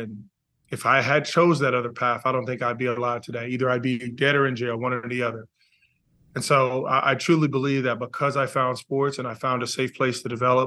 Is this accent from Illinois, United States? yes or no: yes; Chicago, Illinois, United States; I grew up in the South Side of Chicago.